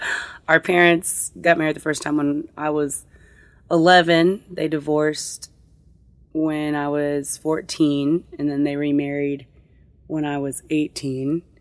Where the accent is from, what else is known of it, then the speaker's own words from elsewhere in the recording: Houston, Texas, United States; look, we're from Houston, we're from the Gulf Coast, you know, we're going to have all of these different influences in our music